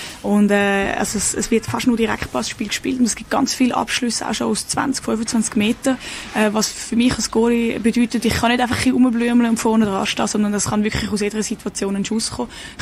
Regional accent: Switzerland; now in Stockholm, Sweden; ich komme aus der Schweiz, bin 28.

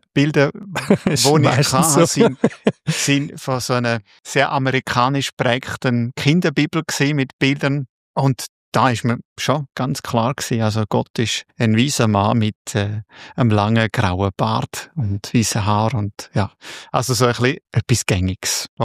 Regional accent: Bavaria, Germany; die Kirche in der Kleinstadt, wo ich aufgewachsen bin, am langsamsten Fluss von Deutschland, der Altmühl.

